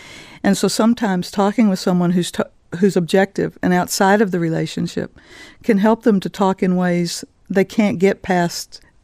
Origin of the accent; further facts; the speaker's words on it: Dallas, Texas, United States; moved away as an adult; now in Swords, Ireland; I'm originally from Dallas, Texas, which everybody always hears in my accent. But I've been in Ireland for 31 years.